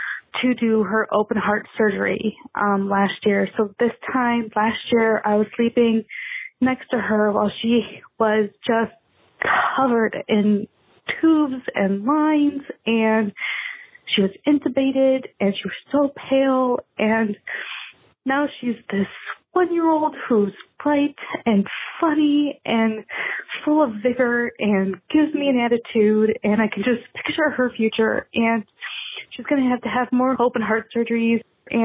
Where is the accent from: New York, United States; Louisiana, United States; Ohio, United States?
Ohio, United States; Cleveland; I'm from Cleveland, Ohio, and cleaning my basement and listening to your podcast.